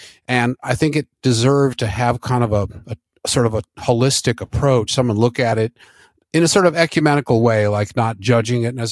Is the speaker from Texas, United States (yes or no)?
no; Minneapolis, Minnesota, United States; I grew up in Minneapolis, and I was sort of like the Jewish Tom Sawyer or something in a way. I always loved that about Minnesota